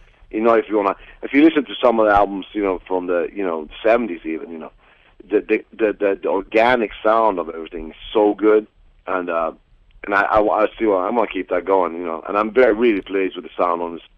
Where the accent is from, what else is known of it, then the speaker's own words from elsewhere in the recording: Sweden; When I was a little kid, I grew up in Sweden, yeah?